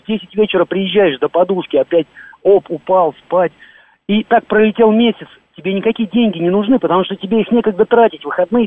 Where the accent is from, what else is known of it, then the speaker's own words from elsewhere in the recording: Veliky Novgorod, Novgorod Oblast, Russia; now in Moscow, Russia; вот я в провинции, я сам родом из Великого Новгорода, я туда приезжаю